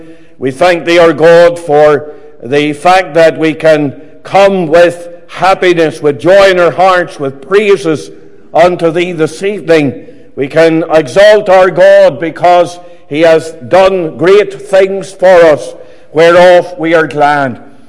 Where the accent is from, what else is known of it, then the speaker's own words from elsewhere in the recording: Enniskillen, Northern Ireland, United Kingdom; I was born and brought up in Enniskillen in County Fermanagh. I am really of something of a mixed background, in that all of my grandparents were Church of Ireland.